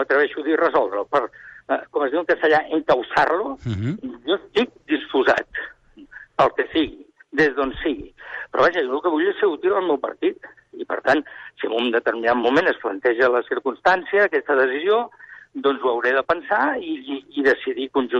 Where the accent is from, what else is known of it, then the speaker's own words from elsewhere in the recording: Catalonia, Spain; soc català.